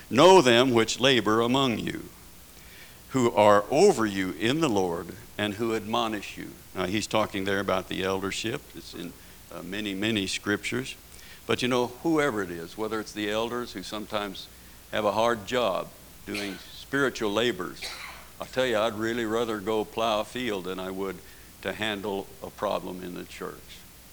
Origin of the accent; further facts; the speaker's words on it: San Francisco, California, United States; I was raised in San Francisco. Believe you me, it's a different lifestyle.